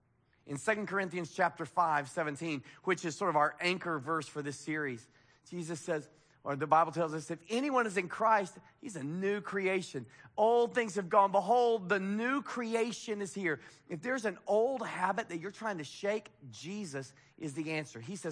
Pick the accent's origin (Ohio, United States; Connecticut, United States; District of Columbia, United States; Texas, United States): Texas, United States; Waco; You know, I'm from Waco, so I'm big on fixer-uppers.